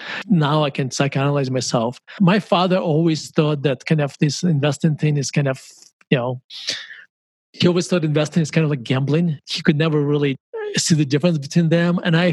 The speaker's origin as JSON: {"language": "English", "country": "Russia", "tie": "born or raised there", "moved": "yes", "said": "when I was growing up in Russia, if you told me what investing is"}